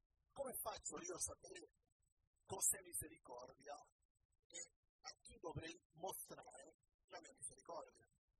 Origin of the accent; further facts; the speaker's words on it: Peru; first language es; Italian is a second language; moved away as an adult; now in Italy; vi avevo parlato che sono peruviano, sono da poco tempo qui in Italia